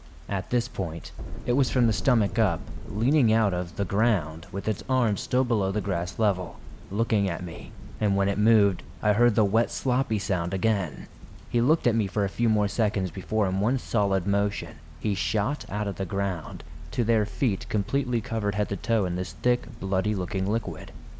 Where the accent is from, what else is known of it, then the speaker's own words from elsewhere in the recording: Missouri, United States; When I was much younger, I lived with my parents and two brothers in a trailer park in the middle of a small Midwestern town in northern Missouri.